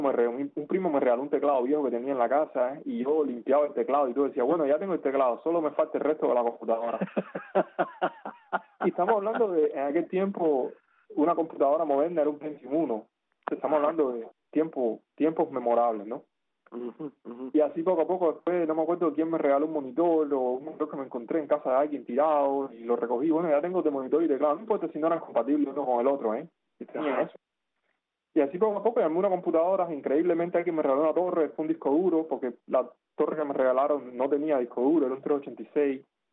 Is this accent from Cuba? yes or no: yes; Cuba; also born or lived in Soviet Union; Yo soy un cubano atípico, porque yo no nací en Cuba, a pesar de que soy cubano. Yo nací en la Unión Soviética, en la antigua Unión Soviética, porque mis padres estaban estudiando. Por un error demográfico yo nací allá.